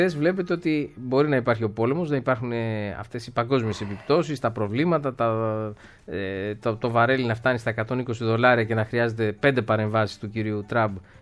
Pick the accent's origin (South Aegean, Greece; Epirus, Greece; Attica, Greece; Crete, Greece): Attica, Greece; Kaisariani; είμαι από την Κεσαριανή και στο Κομμουνιστικό Κόμμα Ελλάδος.